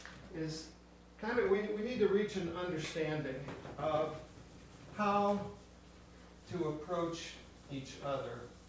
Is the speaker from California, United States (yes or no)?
yes; California, United States; And I come from Los Angeles County.